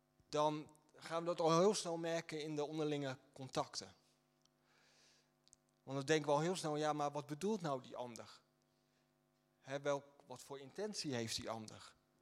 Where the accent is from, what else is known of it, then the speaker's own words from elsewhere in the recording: Netherlands; En ik ben hier ook opgegroeid in Nederland